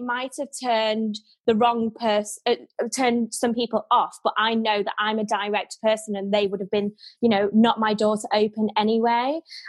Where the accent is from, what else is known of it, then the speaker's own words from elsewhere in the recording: Manchester, North West England, United Kingdom; I'm Mancunian, very down to earth, and I want to have real conversations about anything.